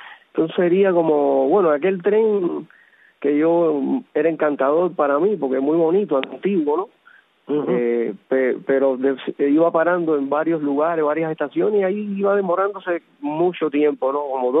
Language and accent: Spanish; Cuba; born or raised there; moved away